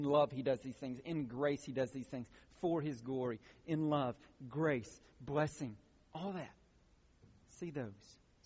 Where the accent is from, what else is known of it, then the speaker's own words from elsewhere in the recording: Pine Log, Georgia, United States; I am from Pine Log, Georgia. Okay, you get the Pine Log. I mean, it is a little bitty dot.